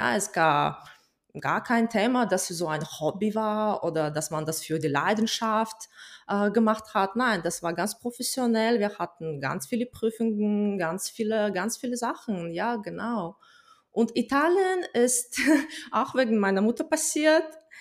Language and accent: German; Kazakhstan; German is a second language; moved away as an adult; ich komme aus Kasachstan, ich bin Pianistin.